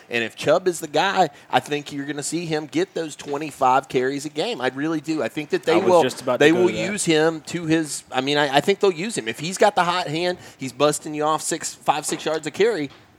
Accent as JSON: {"language": "English", "town": "Blue Ridge", "country": "United States", "said": "I am from Blue Ridge, man."}